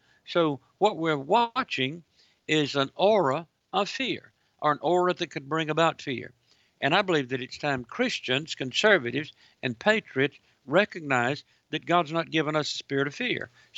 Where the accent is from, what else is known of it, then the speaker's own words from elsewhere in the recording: Georgia, United States; in the state of Georgia, your home state, my home state